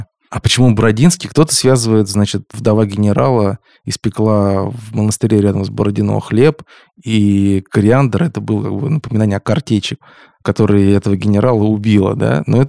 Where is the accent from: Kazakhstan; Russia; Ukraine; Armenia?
Russia; Arzamas, Nizhny Novgorod Oblast; были у меня в родном городе моем Арзамасе два вида хлеба, украинский и дарницкий